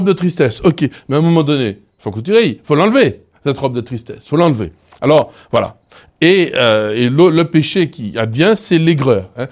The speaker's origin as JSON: {"language": "French", "region": "Martinique", "country": "France", "said": "Comme on dit chez nous en Martinique, la terre n'a pas capoté."}